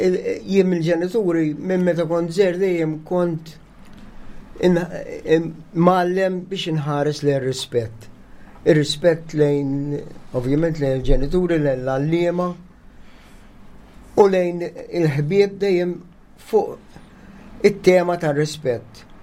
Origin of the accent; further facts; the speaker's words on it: San Lawrenz, Gozo, Malta; Sallum jien u il-mara minn San Lawrenz. Ġifieri jien mill-arbu jien minn San Lawrenz